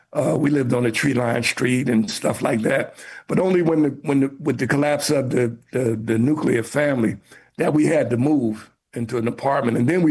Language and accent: English; New York City, New York, United States; born there